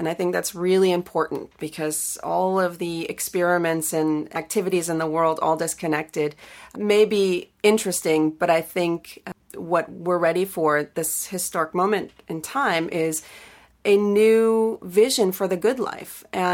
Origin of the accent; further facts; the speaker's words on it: New York City, New York, United States; I'm often told by others that I have to forget that I'm a New Yorker to do any of this work whatsoever